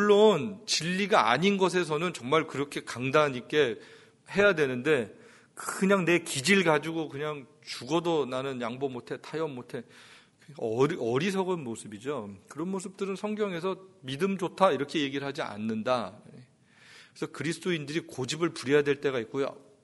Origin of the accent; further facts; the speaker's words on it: South Korea; 저도 남자고 한국 사람이고 고집스럽고